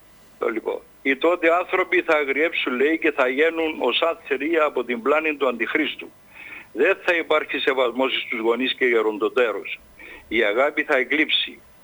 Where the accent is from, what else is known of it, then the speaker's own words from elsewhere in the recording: Limassol, Limassol District, Cyprus; από Λεμεσόν.